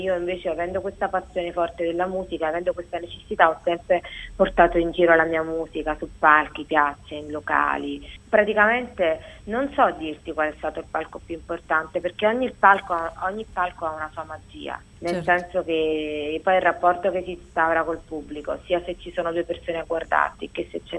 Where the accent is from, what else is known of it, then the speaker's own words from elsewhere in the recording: Naples, Campania, Italy; sono napoletana come